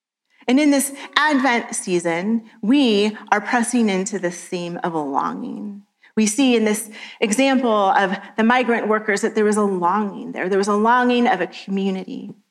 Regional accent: Missouri, United States; I grew up in Missouri and went to school in rural Missouri and had many friends whose parents farmed.

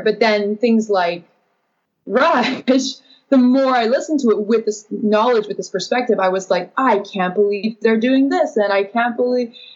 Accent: North Vancouver, British Columbia, Canada; Oh, well, I grew up in North Vancouver. So just over the bridge.

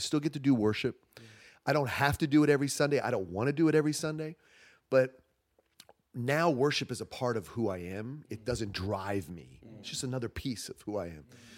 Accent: New Jersey, United States; now in Spring Hill, United States; Now, we're originally from South Jersey, right outside of Philly.

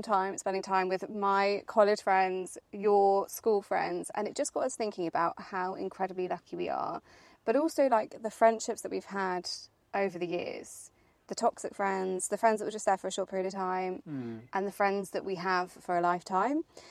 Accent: South West England, United Kingdom; And today we are in the beautiful Cornwall, aka my hometown, where I grew up.

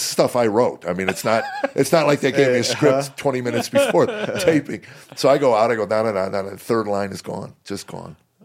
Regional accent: Illinois, United States; I live in Chicago. I grew up in a small town in Illinois outside of Chicago.

